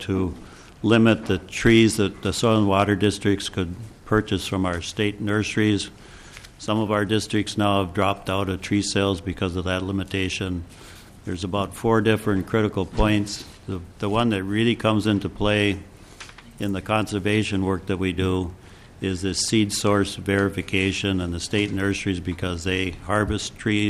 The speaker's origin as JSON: {"language": "English", "region": "Minnesota", "country": "United States", "said": "Mr. Chair, I'm … from Carlton County."}